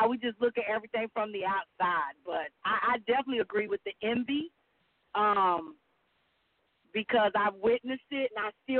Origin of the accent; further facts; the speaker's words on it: Decatur, Georgia, United States; I'm from Decatur, Georgia.